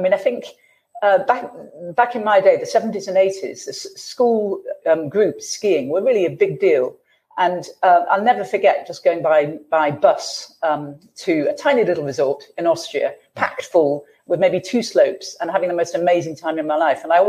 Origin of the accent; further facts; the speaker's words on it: North West England, United Kingdom; I came from Cheshire